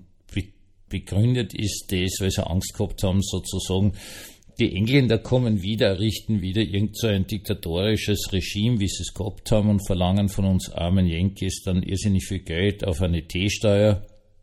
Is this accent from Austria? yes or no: yes; Austria; ich als Österreicher ist es anders geworden.